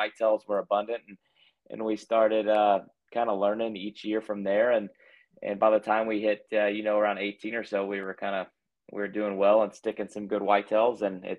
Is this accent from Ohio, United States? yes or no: no; Texas, United States; now in Durant, United States; I grew up in Texas, so North Texas actually is where I grew up. North of Dallas by about an hour is where I grew up, but I actually live only about 45 minutes from there still.